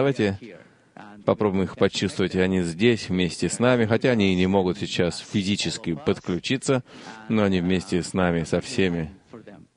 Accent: Washington, United States; из Вашингтона.

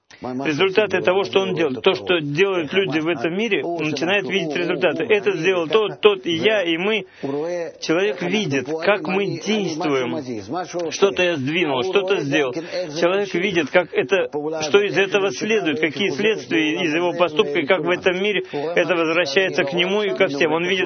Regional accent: Israel; Вот я из Мошавы, я понимаю, что такое сельское хозяйство

